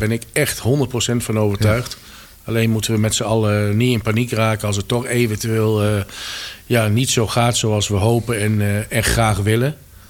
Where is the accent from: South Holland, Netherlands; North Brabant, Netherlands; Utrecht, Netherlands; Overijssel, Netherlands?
Overijssel, Netherlands; Deventer; ik dacht, ben ik nou de enige omdat ik uit Deventer kom.